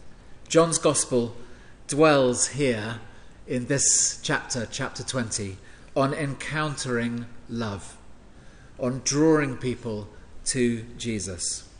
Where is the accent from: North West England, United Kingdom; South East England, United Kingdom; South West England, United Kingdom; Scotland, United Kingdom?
South East England, United Kingdom; accent: English; also born or lived in London; She's from Surrey, and I'm from the south coast of England